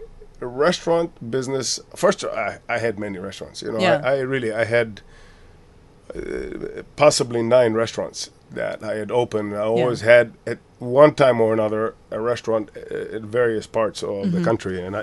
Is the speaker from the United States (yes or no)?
no; Israel; See, I grew up in Israel. I'm from Israel.